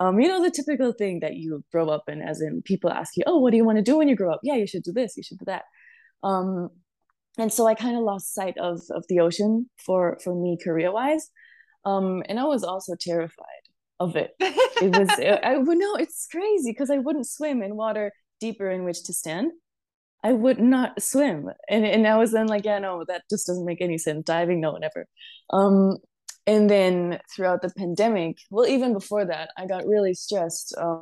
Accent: Germany; I grew up in Germany in a very, the German kind of mindset and environment

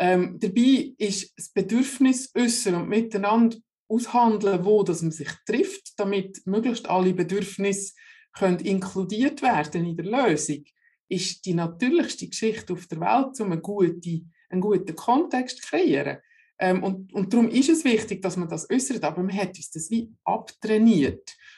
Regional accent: Netherlands; ich bin ja in Holland geboren und bin genetisch 100% Holländerin. Und wir sind ja so ein Seefahrervolk

